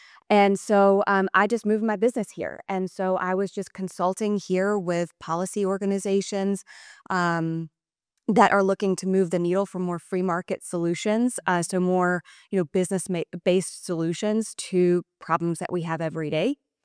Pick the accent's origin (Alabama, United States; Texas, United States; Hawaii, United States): Alabama, United States; accent: Southern; also born or lived in Nashville; now in Las Vegas, United States; You will probably hear in my accent, I am from the South, born and raised in Alabama, and then also by way of Nashville.